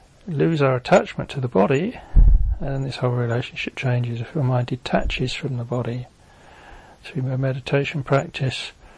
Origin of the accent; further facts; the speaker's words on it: England, United Kingdom; So being English, then ran off to my little private room upstairs and cried my eyes out for 2 hours